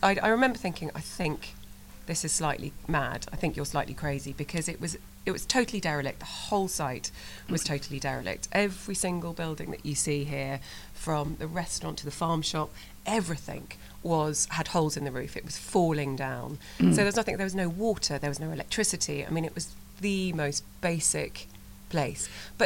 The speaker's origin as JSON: {"language": "English", "country": "Hong Kong", "tie": "born there", "said": "I was born in Hong Kong. We had a great sort of Asian influence within my upbringing."}